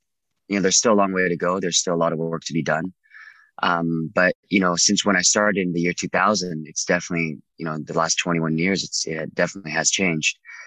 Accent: Irvine, California, United States; also born or lived in Garden Grove; You know, I was born in Garden Grove. I lived mostly, you know, very nice life in Irvine, middle class life.

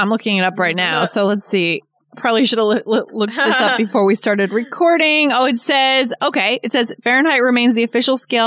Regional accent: Keene, New Hampshire, United States; But I remember it was negative 27 once when I was growing up in Keene, New Hampshire.

